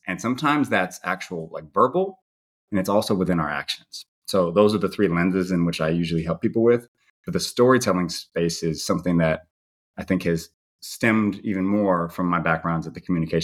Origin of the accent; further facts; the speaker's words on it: California, United States; So currently, I'm from the San Francisco Bay Area, and I am fortunate to be here raising a family